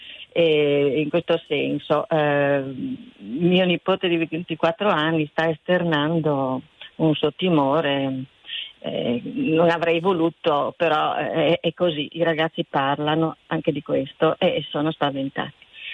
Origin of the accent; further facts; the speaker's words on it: Udine, Friuli-Venezia Giulia, Italy; No, sono di Udine.